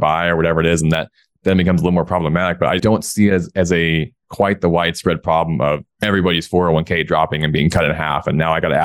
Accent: Oregon, United States; now in Salt Lake City, United States; So yeah, we live in the Salt Lake area and we're not from here. I'm from Oregon and grew up there

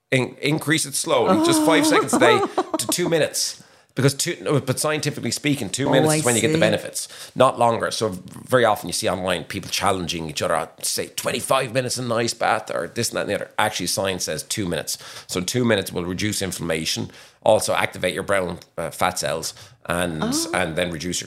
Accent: Williamstown, Munster, Ireland; So I'm originally from Williamstown, which is 7 miles from Dunmore East.

